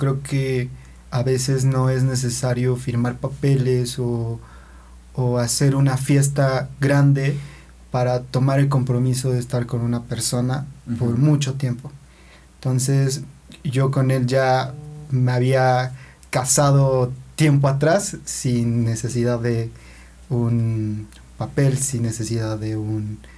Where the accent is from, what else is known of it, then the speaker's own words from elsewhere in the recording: Puebla, Mexico; jamás había salido de México ni de Puebla